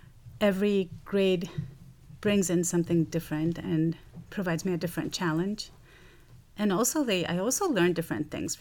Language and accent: English; El Salvador; I am from El Salvador.